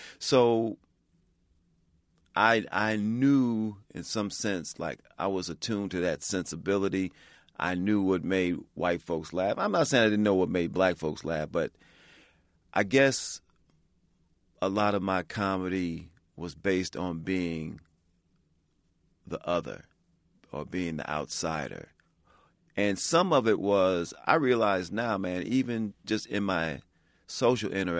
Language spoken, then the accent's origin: English; Chicago, Illinois, United States; In a sense, I grew up in Chicago, and we grew up in predominantly black neighborhoods at first.